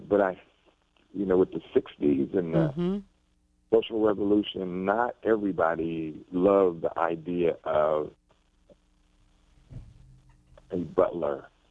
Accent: the South, United States; maybe this is the after effects of Jim Crow America mm-hmm. growing up in the South.

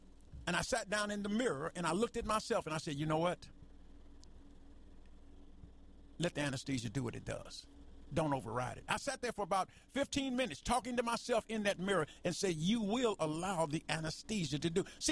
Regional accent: Chicago, Illinois, United States; Chicago, God bless you. That's my hometown, Chicago.

